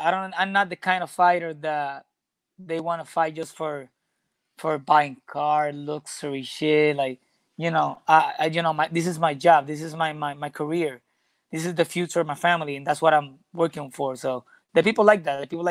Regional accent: Barranquitas, Puerto Rico; English is a second language; Right now, I'm from Barranquitas, Puerto Rico. That's a little country from Puerto Rico. Like, nobody hear about that.

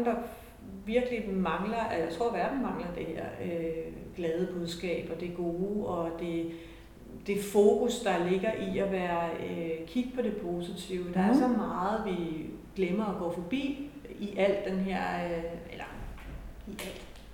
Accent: North Denmark Region, Denmark; nu er jeg jo også nordjyde

